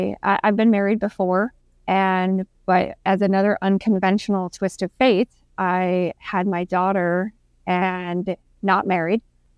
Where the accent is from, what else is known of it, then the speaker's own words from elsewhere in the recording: Chicago, Illinois, United States; Born and raised in Chicago, and it is, I miss it. I have been out of there since July of 2022, but everywhere in the suburbs, the city, the whole thing is where I grew up, and it's where my roots are.